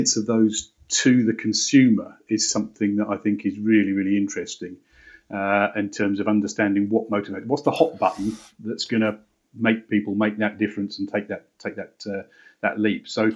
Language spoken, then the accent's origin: English; Luton, East of England, United Kingdom; born there; I'm proud to say I was born in Luton. You know, there's a time where you wouldn't have said that, but I was born at Luton and Dunstable Hospital.